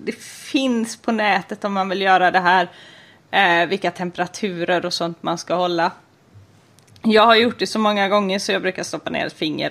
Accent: Flaten, Sweden; jag är ju från Flaten som är äggostens mecka.

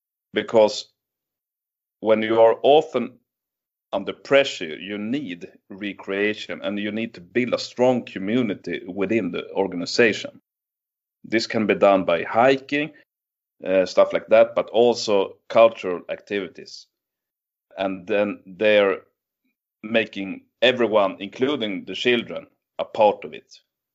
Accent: northern Sweden, Sweden; now in West Sweden; I'm from Nestu, West Sweden, but originally I'm from the northern part of Sweden.

